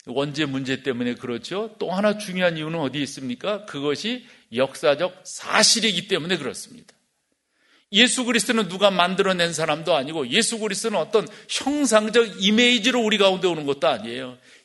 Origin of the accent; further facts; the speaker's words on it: Suwon, Gyeonggi Province, South Korea; 저는 젊은 시절, 청년 시절을 수원에서 컸는데요.